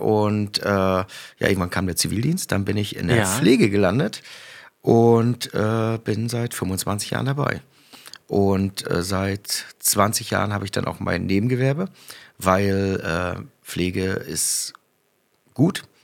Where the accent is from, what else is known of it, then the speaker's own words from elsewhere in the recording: Lüssow, Mecklenburg-Vorpommern, Germany; Ich komme ursprünglich aus Lüssow. Ist eigentlich ja Güstrow, ne?